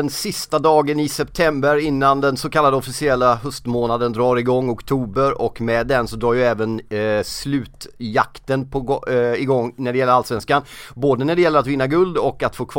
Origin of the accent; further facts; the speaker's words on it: Gothenburg, Västra Götaland County, Sweden; Alltså, jag kommer från Göteborg, jag bodde mina 30 första år i Göteborg.